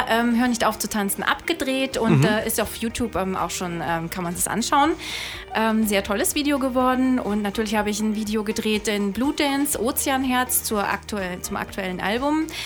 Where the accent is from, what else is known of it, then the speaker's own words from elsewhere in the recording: Ravensburg, Baden-Württemberg, Germany; also born or lived in Bad Saulgau; now in Markdorf, Germany; Also, ich wohne momentan in Markdorf am Bodensee. Das ist in der Nähe von Meersburg und Überlingen. Und aber tatsächlich geboren worden bin ich in Bad Saulgau und aufgewachsen in Ravensburg.